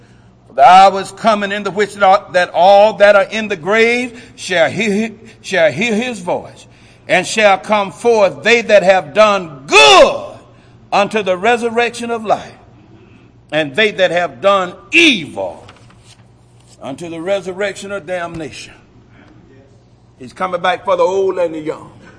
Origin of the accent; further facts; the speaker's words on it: Adel, Georgia, United States; When I was growing up in Adel, Georgia, mama used to feed the whole neighborhood.